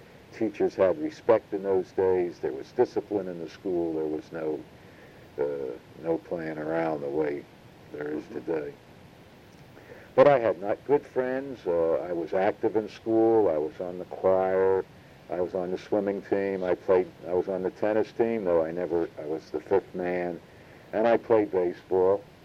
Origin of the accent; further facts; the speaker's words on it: Philadelphia, Pennsylvania, United States; In Philadelphia was our growing up in Oak Lane, North Philadelphia. We had moved from West Philadelphia.